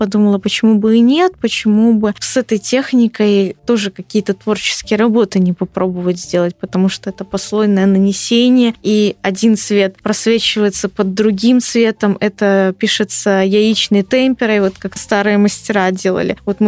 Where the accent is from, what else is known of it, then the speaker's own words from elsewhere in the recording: Minsk, Belarus; А я говорю, вот, я приехала из Беларуси, из Минска, из Белорусской государственной академии искусств, вот кафедры монументального искусства.